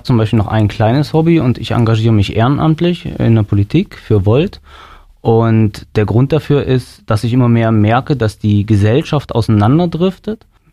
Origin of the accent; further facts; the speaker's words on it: Aschersleben, Saxony-Anhalt, Germany; born there; bin geboren in Aschersleben, war eine Weile weg beruflich und bin dann vor ungefähr 10 Jahren auch wieder zurückgekommen.